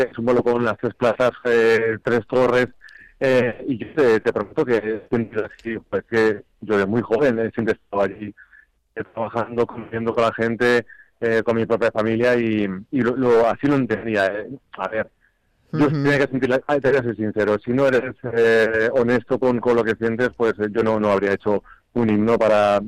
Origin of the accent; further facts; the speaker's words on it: Navalcarnero, Community of Madrid, Spain; No, yo soy de Navalcarnero